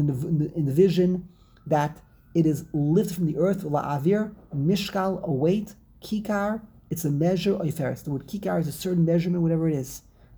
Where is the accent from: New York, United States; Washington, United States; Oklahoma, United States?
New York, United States; New York City; But Rabbi Mayevsky and I were East Siders. We come from the East Side, the Lower East Side, we pointed.